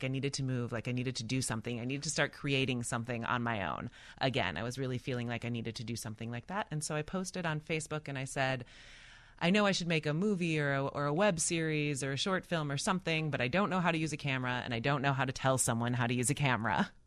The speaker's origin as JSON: {"language": "English", "town": "Minneapolis", "region": "Minnesota", "country": "United States", "tie": "born or raised there", "lives_now": "Chicago, United States", "said": "So I grew up in Minneapolis and I live in Chicago now."}